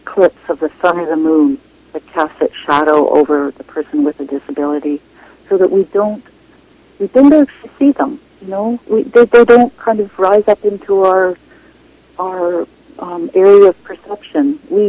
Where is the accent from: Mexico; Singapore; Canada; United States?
Canada; British Columbia; She was quite a bit older than I was in the little town I grew up in the West Kootenays.